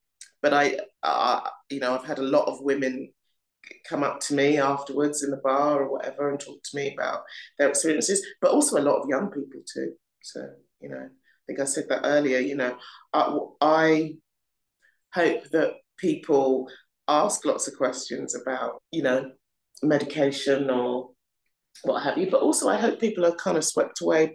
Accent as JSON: {"language": "English", "country": "United Kingdom", "accent": "Black British", "said": "people don't think this is my accent. It really amuses me. Still out there. But yeah, we do exist. Black British people, we really are. This is what we sound like."}